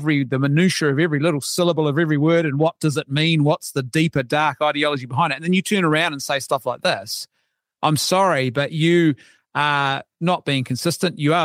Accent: New Zealand; I'm a Kiwi, but my Irish heritage, I'm all for hyperbole and a good, robust debate.

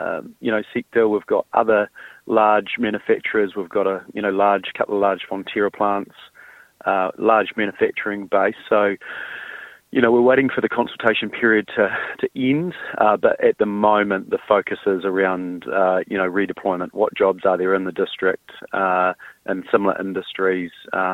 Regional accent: Timaru, Canterbury, New Zealand; I grew up in Timaru

